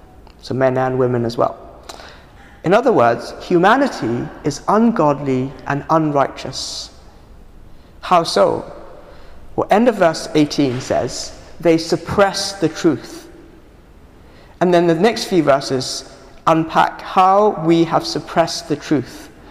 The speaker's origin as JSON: {"language": "English", "country": "Hong Kong", "tie": "born or raised there", "said": "I grew up in Hong Kong"}